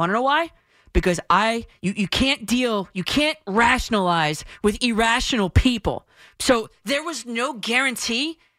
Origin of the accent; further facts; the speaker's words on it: New Jersey, United States; You know, I'm from Jersey.